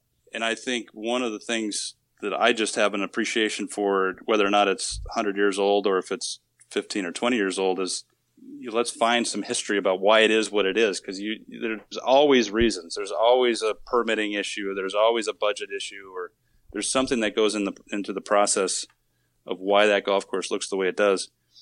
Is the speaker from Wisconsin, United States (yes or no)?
yes; Wisconsin, United States; And so I'm originally from Wisconsin, so I guess I could play off that I was a Midwesterner by heart